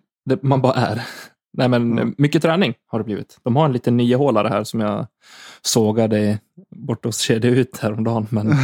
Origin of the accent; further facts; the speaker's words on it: Falun, Dalarna County, Sweden; now in Umeå, Sweden; Nej, jag är från Falun, från grunden.